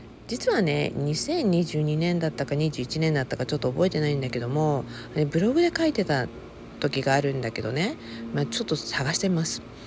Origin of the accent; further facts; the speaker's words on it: Okinawa, Japan; 私は沖縄生まれの沖縄育ちだったので、